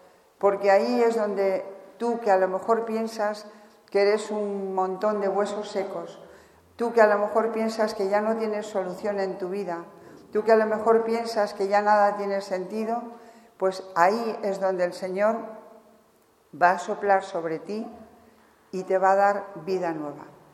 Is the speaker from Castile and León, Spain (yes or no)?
yes; Segovia, Castile and León, Spain; pues se produjo en Segovia, que es de donde yo soy